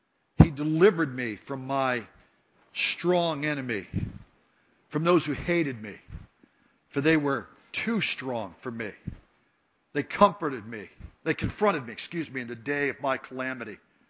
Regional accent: Pennsylvania, United States; born there; I live in Pennsylvania. I was born in Pennsylvania.

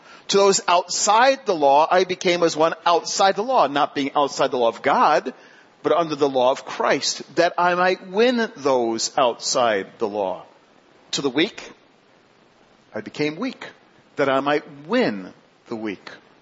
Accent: Queens, New York, United States; I'm from Queens, so that is my culture.

